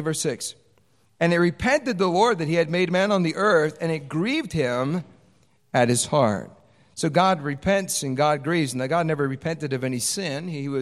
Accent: Chicago, Illinois, United States; born there; Now, I was born in Chicago. Now, I returned to Chicago, went back to Chicago

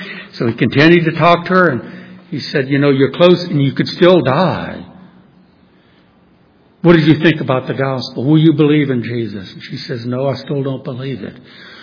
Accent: New Orleans, Louisiana, United States; Now, in New Orleans, I know just what that meant because I grew up in New Orleans.

